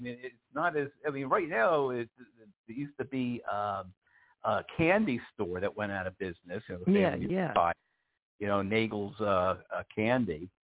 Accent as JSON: {"language": "English", "town": "Livingston", "region": "New Jersey", "country": "United States", "tie": "born or raised there", "said": "Yeah, yep. I grew up in Livingston, you know."}